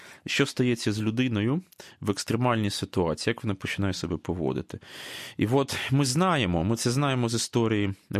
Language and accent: Ukrainian; Dnipro, Dnipropetrovsk Oblast, Ukraine; і в моєму рідному Дніпрі, в колишньому ботанічному саду